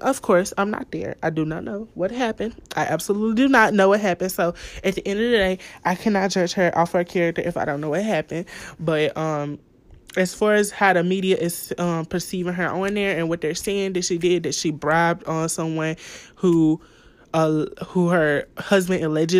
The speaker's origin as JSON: {"language": "English", "town": "Kenwood", "region": "Louisiana", "country": "United States", "said": "I'm from Kenwood, Louisiana."}